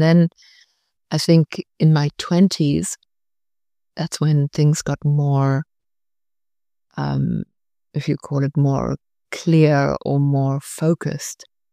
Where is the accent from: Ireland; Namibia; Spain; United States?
Namibia; So my background is, yes, I was born and raised in Namibia, but I also have this European background.